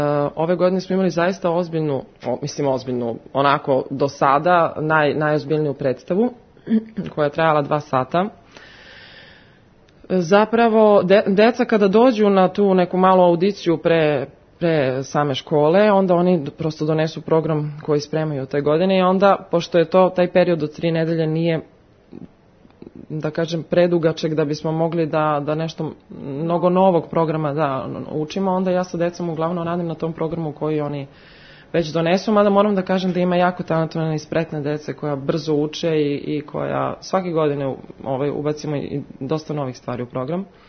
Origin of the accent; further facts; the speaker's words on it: Negotin, Bor District, Serbia; Ja sam, kažem, potekla iz Negotina, iz te muzičke škole